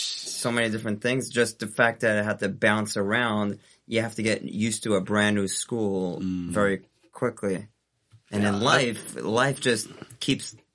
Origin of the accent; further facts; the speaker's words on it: Brooklyn, New York, United States; My background is I'm an FFB from Brooklyn. So I grew up in Brooklyn. I went to many different yeshivas.